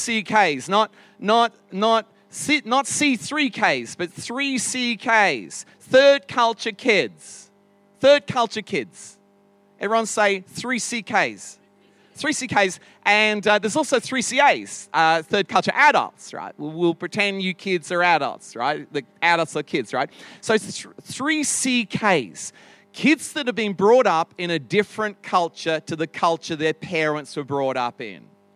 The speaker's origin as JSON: {"language": "English", "region": "England", "country": "United Kingdom", "tie": "born there", "also_born_or_lived": "Australia", "said": "my parents born in England, and yet I lived like half of my life in Australia. So people say, are you British? I was born in England."}